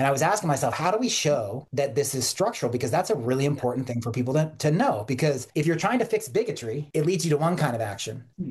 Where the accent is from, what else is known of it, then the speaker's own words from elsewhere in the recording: Maine, United States; I grew up in Maine, but I was at school in Connecticut.